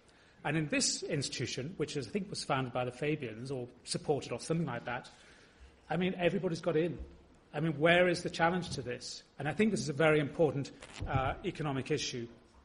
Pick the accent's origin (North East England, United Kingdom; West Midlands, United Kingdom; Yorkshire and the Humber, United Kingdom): North East England, United Kingdom; Newcastle; accent: London; And I am from Newcastle, although you probably can't tell from my very London accent now.